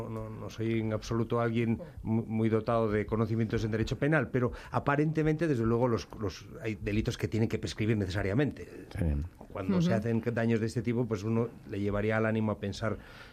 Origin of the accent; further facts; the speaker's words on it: Galicia, Spain; yo que como se me nota soy gallego